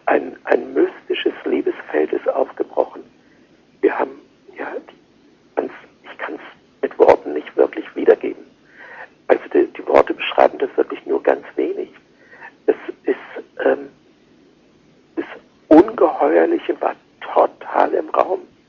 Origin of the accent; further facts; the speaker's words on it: Germany; wenn die Leute fragen dort, erfahren, aha, ich bin Deutscher